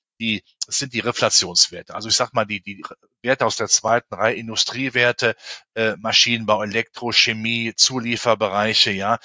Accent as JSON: {"language": "German", "country": "Germany", "said": "Auch in meinem Heimatland, in Deutschland"}